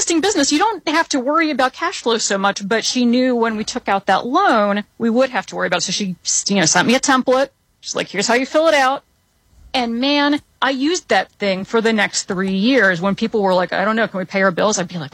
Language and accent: English; North Carolina, United States; And then I grew up in North Carolina. There's a weird Cuban enclave in North Carolina, and so I grew up in that.